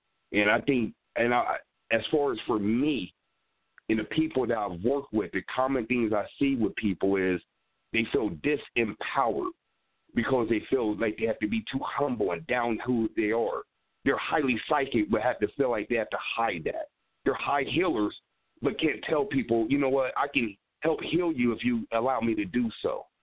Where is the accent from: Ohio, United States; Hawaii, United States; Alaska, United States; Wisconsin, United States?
Ohio, United States; Cincinnati; I grew up in Cincinnati. I'm the biggest city.